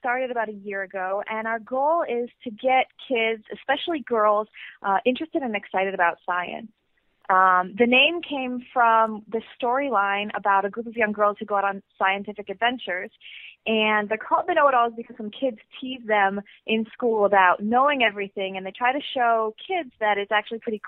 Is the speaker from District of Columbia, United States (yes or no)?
no; Virginia, United States; So I grew up in Virginia, actually, in the middle of nowhere. No, not even a town name, sort of half an hour north of Richmond.